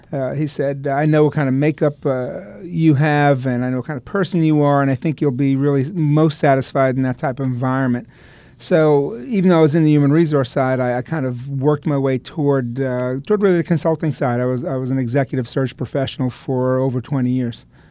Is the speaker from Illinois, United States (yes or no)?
no; Staten Island, New York, United States; now in Maplewood, United States; So, I'm here in Maplewood for 20 years now. I grew up in Staten Island.